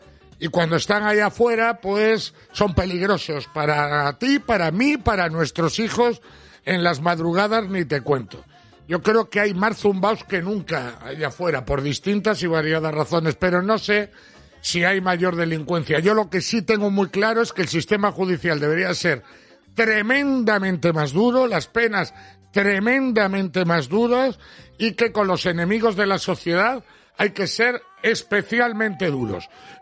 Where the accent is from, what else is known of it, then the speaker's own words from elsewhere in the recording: Cantabria, Spain; una pasada que uno de los mejores equipos del mundo venga a Cantabria a hacer pretemporada, venga a mi pueblo